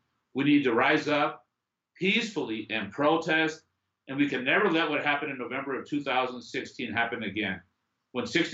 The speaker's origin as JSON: {"language": "English", "town": "San Diego", "region": "California", "country": "United States", "tie": "born there", "said": "Before, it was mainly Mexican men like myself. I was born in San Diego"}